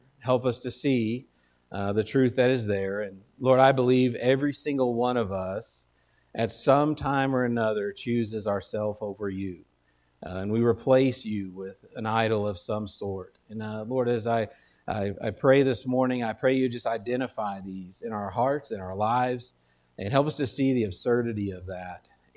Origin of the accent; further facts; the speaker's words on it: Texas, United States; I'm from Texas. So if you didn't know this, Texans, at least where I come from, their blood type is coffee and Dr. Pepper.